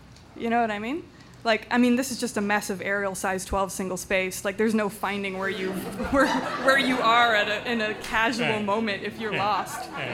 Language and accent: English; Canada; I will stop being so Canadian about it.